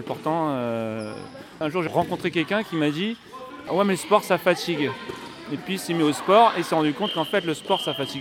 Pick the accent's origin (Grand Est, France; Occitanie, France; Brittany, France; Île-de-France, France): Brittany, France; Je suis breton.